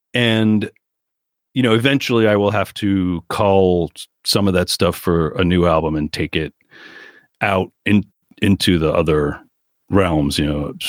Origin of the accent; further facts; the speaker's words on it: New Jersey, United States; like I'm Irish and Italian. And I will tell you that, like, for the first probably 20 years of my life, especially, you know, growing up, where I did in Jersey, it's very Italian.